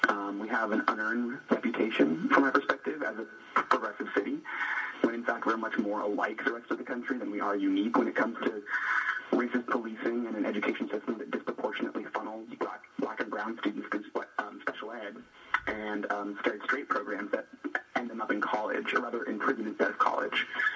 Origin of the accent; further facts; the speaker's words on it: Santa Cruz, California, United States; Max, I was born and raised in Santa Cruz, but I'm not proud of my hometown.